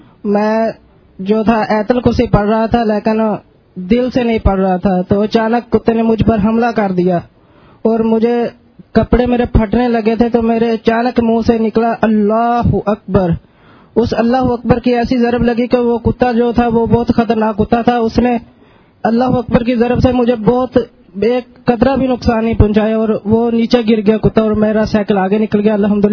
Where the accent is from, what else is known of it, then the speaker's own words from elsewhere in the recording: Jahania, Punjab, Pakistan; میں جہانیہ منڈی سے آیا ہوں،